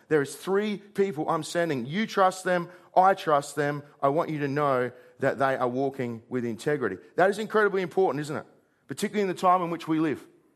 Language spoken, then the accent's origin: English; South Australia, Australia; I remember growing up on the Yorke Peninsula where they harvest, actually harvest.